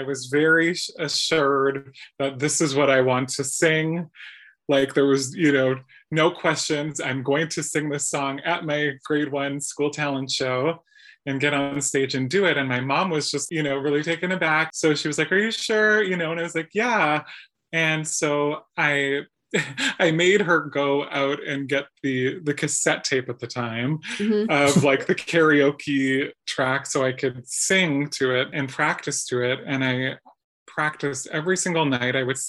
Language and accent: English; Thunder Bay, Ontario, Canada; now in Toronto, Canada; I grew up in Thunder Bay from, you know, 0 to 17.